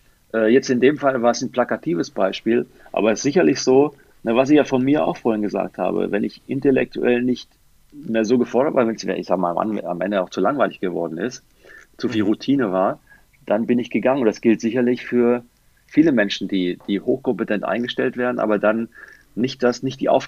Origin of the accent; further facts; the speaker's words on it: Lower Saxony, Germany; Ich komme aus der Biertrinkergegend Niedersachsen.